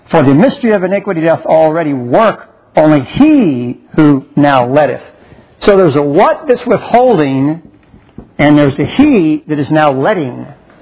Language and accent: English; San Antonio, Texas, United States; the guy out of San Antonio, Texas, unfortunately my hometown, so giving a bad name to my hometown.